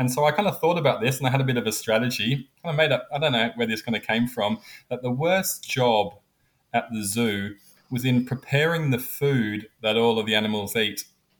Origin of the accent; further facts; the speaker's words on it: Sydney, New South Wales, Australia; Well, I grew up in Sydney. I'm here in Sydney, Australia